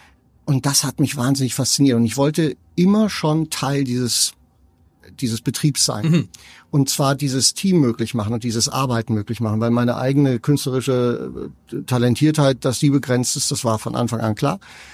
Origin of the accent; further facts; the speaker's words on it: Donaueschingen, Baden-Württemberg, Germany; now in Hamburg, Germany; Ich komme aus dem Schwarzwald, das hört man nicht, tue ich aber. Und zwar aus Donaueschingen. Mhm. Das ist eine ganz kleine Stadt